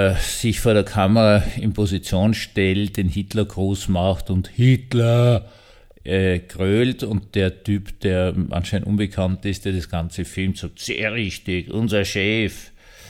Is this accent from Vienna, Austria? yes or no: yes; Vienna, Austria; Ich bin ja in Wien aufgewachsen